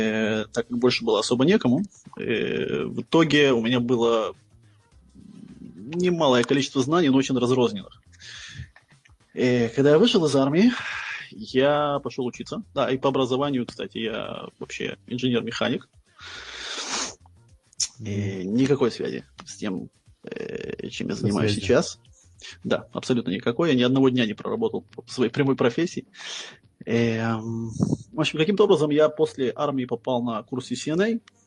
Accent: Saint Petersburg, Russia; now in Israel; Я последние 20 лет обитаю в Израиле. В оригинале я из Питера.

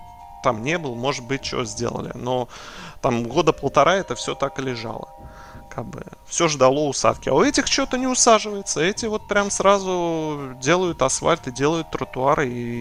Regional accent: Oryol, Oryol Oblast, Russia; Я говорю, ну из Орла.

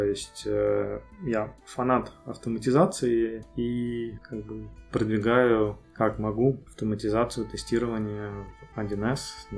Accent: Volgograd, Volgograd Oblast, Russia; now in Hanoi, Vietnam; Я, наверное, в детстве недополучил его в Волгограде.

